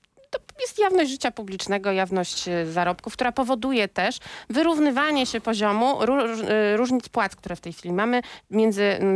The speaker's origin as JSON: {"language": "Polish", "town": "Warsaw", "region": "Masovian Voivodeship", "country": "Poland", "said": "A nie będę miała, bo jestem warszawianką."}